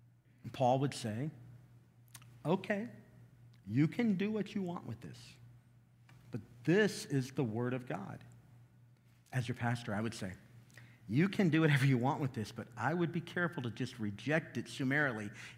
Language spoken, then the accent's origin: English; the South, United States; I'm from the South. We got whoopings.